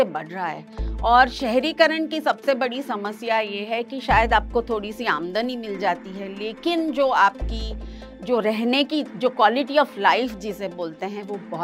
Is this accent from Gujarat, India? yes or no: yes; Ahmedabad, Gujarat, India; मैं अहमदाबाद गुजरात में पैदा हुई और बचपन तो वैसे ही हंसते खेलते गुजर गया। जो मेरे पिताजी थे वो अहमदाबाद के इंडियन इंस्टीट्यूट ऑफ मैनेजमेंट में प्रोफेसर थे और माताजी थी वो शिक्षिका थी, तो घर में तो एक मध्यम वर्ग का माहौल था।